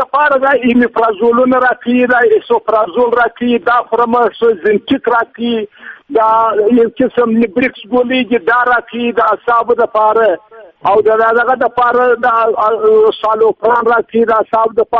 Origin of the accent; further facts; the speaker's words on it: Kandahar, Afghanistan; now in Quetta, Pakistan; زه د افغانستان د کندهار یم.